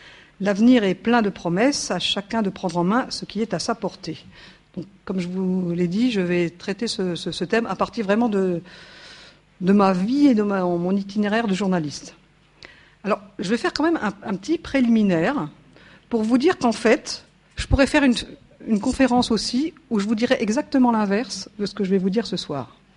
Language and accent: French; Grand Est, France; Moi, je suis Lorraine. On me le demandait tout à l'heure. Voilà, donc je ne suis pas de la région, je ne suis pas parisienne non plus.